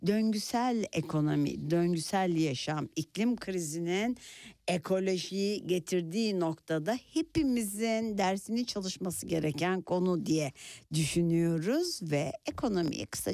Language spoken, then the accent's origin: Turkish; Istanbul, Turkey; Yani ben bunları satışı bir İstanbullu olarak ya, bunları dinlemek isterim.